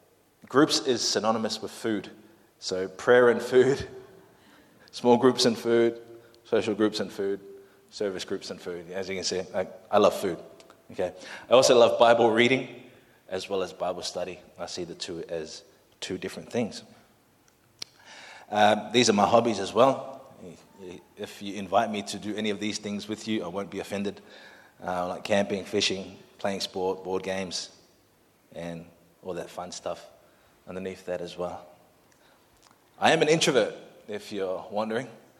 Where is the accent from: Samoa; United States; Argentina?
Samoa; That's how I say hello in my native tongue. I am Samoan by nationality, and we say Talofa in Samoan.